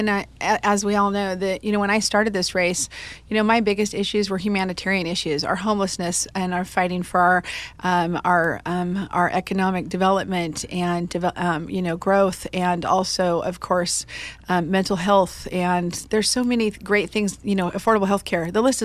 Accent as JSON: {"language": "English", "town": "Salem", "region": "Oregon", "country": "United States", "said": "And I'm an Oregon girl. I'm from the Salem-Keizer area originally."}